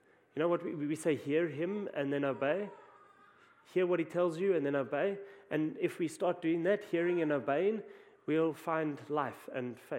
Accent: South Africa; And you might hear from my accent that I'm from South Africa

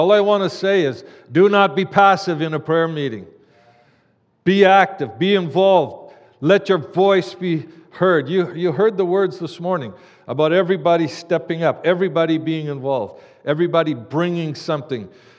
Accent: Canada; also born or lived in Africa; we first came to Canada, back to Canada, we're from Canada, but came back after many years in Africa

